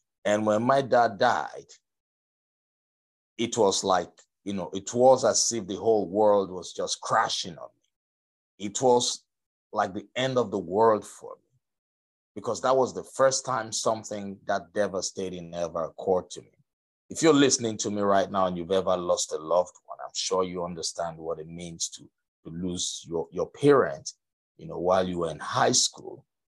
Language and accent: English; Nigeria; I was born and raised in Nigeria.